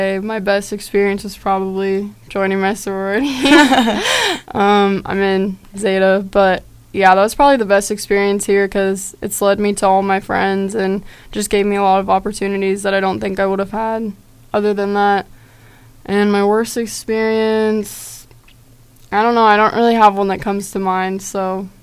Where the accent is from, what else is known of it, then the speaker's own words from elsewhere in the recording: Topeka, Kansas, United States; So I'm from Topeka, Kansas, so I'm not that far from home